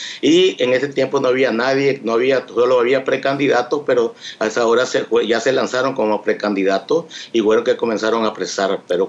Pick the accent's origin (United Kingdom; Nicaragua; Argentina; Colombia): Nicaragua; somos nosotros los nicaragüenses que tenemos que sacar adelante Nicaragua